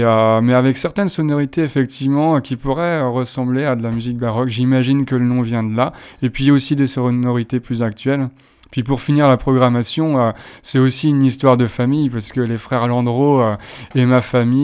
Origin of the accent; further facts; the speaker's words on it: Nantes, Pays de la Loire, France; je suis quand même entouré de vrais Bretons, vu que moi je suis Nantais.